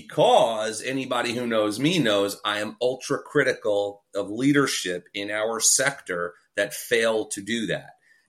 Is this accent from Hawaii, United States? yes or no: no; New York, United States; I'm Italian and from New York, so just forgive me.